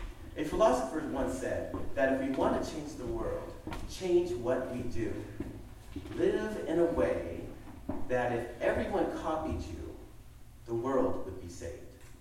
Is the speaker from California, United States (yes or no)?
yes; Hayward, California, United States; My family and I grew up in Hayward, and on one of the four busy streets that feed into the Hayward Hills.